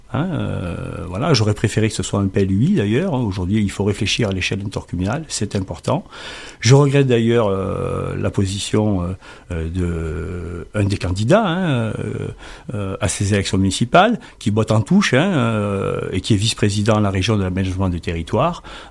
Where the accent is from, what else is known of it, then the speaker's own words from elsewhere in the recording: Provence-Alpes-Côte d'Azur, France; Je suis provençal d'origine, je viens des Bouches-du-Rhône, j'ai de la famille dans le secteur, j'y venais enfant.